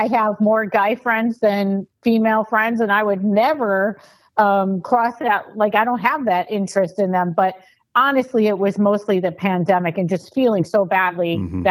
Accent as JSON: {"language": "English", "town": "Buffalo", "region": "New York", "country": "United States", "said": "I remember that because I'm from Buffalo"}